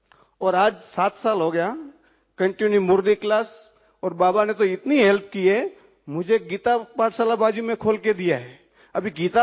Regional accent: Thane, Maharashtra, India; मैं महाराष्ट्र से आया हूं, ठाणे से, घोड़बंदर रोड सेंटर।

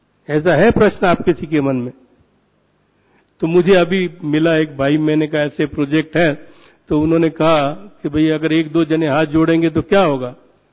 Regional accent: India; वो जैसे उनको पता चला हम इंडिया से हैं

